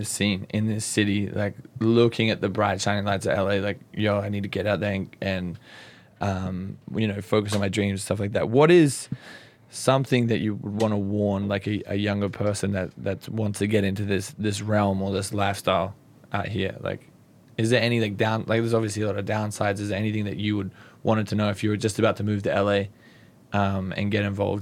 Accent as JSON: {"language": "English", "town": "Yeppoon", "region": "Queensland", "country": "Australia", "said": "This place called Yeppoon."}